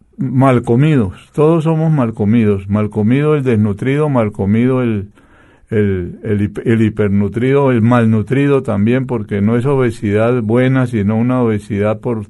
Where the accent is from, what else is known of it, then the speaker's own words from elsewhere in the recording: Cauca, Colombia; En el Cauca, de donde yo vengo, que es una de las zonas más atrasadas, menos desarrolladas de Colombia, creo que no está sino por encima de Chocó.